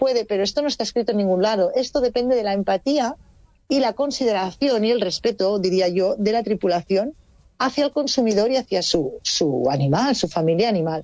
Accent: Spain; dado que yo soy española, me he informado también en cuanto a nivel europeo

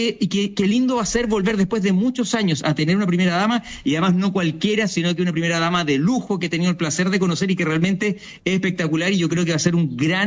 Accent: Chile; los chilenos estamos valorando mucho el volver a nuestras tradiciones

